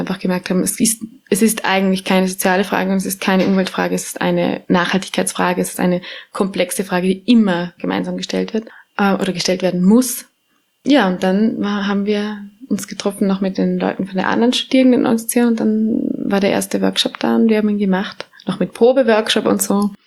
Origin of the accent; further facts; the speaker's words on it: Vorarlberg, Austria; wir kommen beide aus Vorarlberg und da war halt das einfach auch kein Thema.